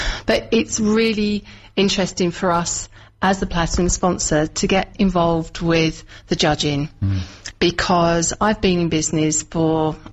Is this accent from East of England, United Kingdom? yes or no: yes; East of England, United Kingdom; What's been so great is exploring different pockets of Kent, because as you know, I'm not from Kent.